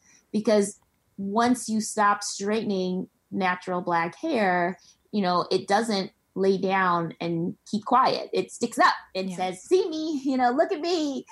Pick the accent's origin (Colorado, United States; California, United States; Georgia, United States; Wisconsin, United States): Wisconsin, United States; Milwaukee; born there; also born or lived in Morocco / Spain / New York City; now in Philadelphia, United States; So I was born in Milwaukee, Wisconsin.